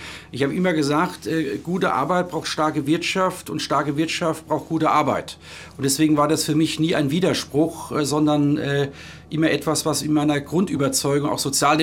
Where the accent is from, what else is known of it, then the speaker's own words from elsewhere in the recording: Worms, Rhineland-Palatinate, Germany; in der Region Rheinhessen, genau genommen geboren in Worms, aufgewachsen in der Nähe von Worms.